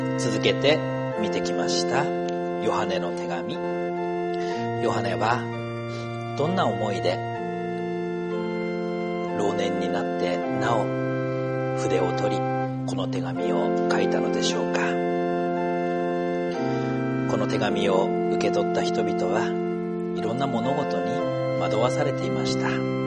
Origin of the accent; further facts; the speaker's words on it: Akita, Japan; now in Fukushima, Japan; 私は秋田生まれ秋田育ちですからちょっと雪道の運転には自信があるあったんですね。でも福島に来てかれこれ10年が経ちました。